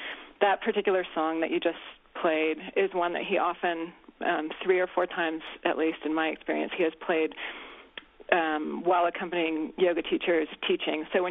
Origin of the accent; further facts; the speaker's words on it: California, United States; I grew up in Northern California, and my mom was actually a devotee of a guru, and so I lived for a while in an ashram as a teenager.